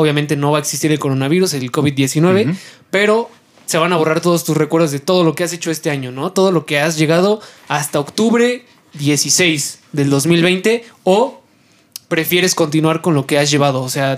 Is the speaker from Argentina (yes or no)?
no; Mexico; nosotros como mexicanos no tenga un impacto social tan fuerte